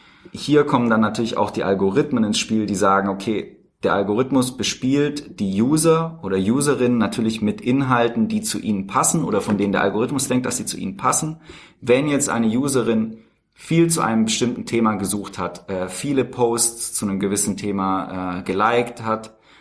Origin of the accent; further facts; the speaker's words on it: Baden-Württemberg, Germany; Also ich komme ja auch selber vom Dorf, aber vielleicht nicht ganz so. Also ich bin aufgewachsen im Speckgürtel von Tübingen, in der Nähe von Stuttgart.